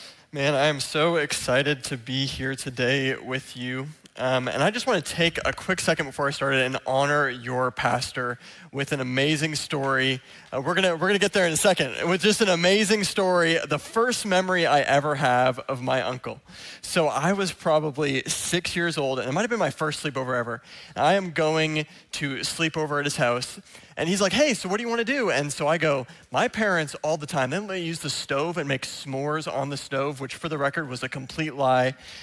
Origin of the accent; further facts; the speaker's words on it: Milton, Ontario, Canada; I grew up here in Canada. At about 12 years old, my parents moved to Milton, Ontario. They planted a church out there. That's where I grew up until about 18. At 18, I went to Tyndale University in Toronto, moved out there